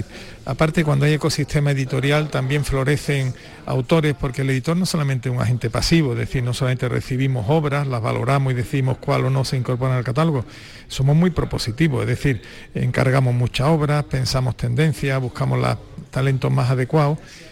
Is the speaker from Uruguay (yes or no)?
no; Seville, Andalusia, Spain; Yo como ateneísta, como sevillano, como editor y escritor